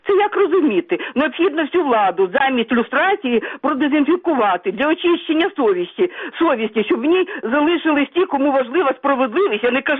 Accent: Kyiv, Ukraine; я з Києва.

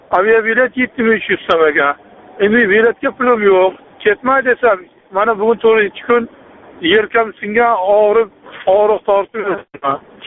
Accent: Namangan, Namangan Region, Uzbekistan; now in Saint Petersburg, Russia; Men o'zim asli Namangandanman. Namanganning o'zidan, sentridan. Men bu yerga Leningradga kelib berdim.

